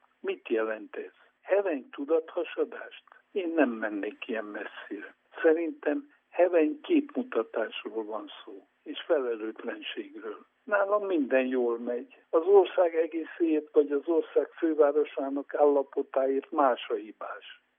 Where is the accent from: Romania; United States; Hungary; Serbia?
Romania; Cluj-Napoca, Cluj County; moved away as an adult; now in Bucharest, Romania; Bukarestben lakom immár 45 éve. Kolozsváron születtem, nevelkedtem, ott végeztem az egyetemet, aztán száműztek.